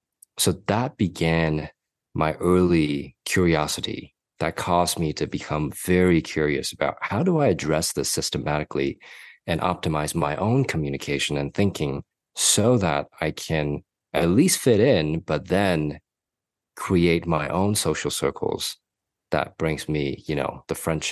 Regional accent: Hong Kong; I came from Hong Kong originally.

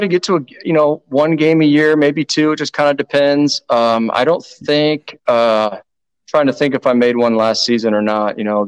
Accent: Nebraska, United States; yes, I am from Nebraska, you know, but I am the first born generation of my family in Nebraska.

